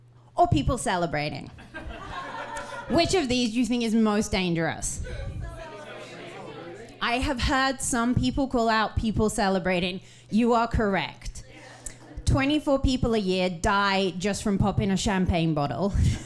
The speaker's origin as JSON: {"language": "English", "country": "United Kingdom", "said": "I just said I'm British, so I'll apologize before I make you do anything that makes you feel awkward."}